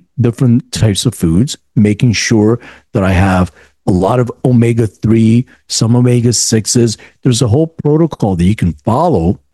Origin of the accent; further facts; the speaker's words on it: Philadelphia, Pennsylvania, United States; now in Los Angeles, United States; So I live in Los Angeles. I'm from Philadelphia.